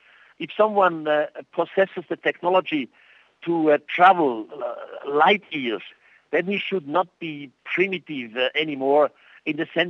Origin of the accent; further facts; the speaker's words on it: Switzerland; first language Swiss German; English is a second language; You see, I'm Swiss. I live in Switzerland. My first language is, of course, Swiss and German, and then French and Italian. And English is number five.